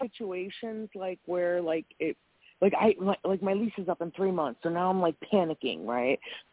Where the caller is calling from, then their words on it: Wisconsin, United States; I'm calling from Wisconsin.